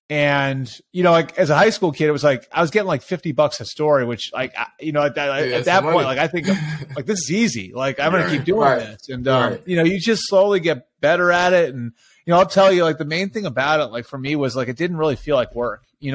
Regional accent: Massachusetts, United States; Yeah, sure. I grew up outside of Boston.

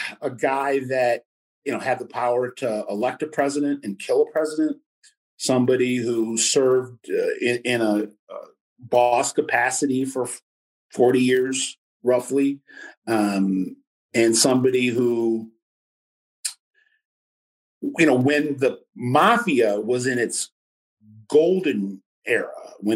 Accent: Detroit, Michigan, United States; And going to my hometown of Detroit

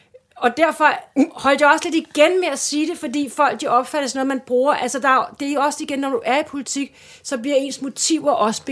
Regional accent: Capital Region of Denmark, Denmark; Jeg kommer fra Vestegnen, jeg boede hele mit liv

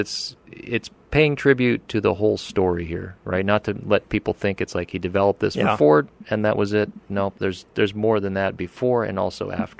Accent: Pennsylvania, United States; Let's see. I started off in Pennsylvania. I grew up out there in the Pocono Mountains, which is eastern Pennsylvania.

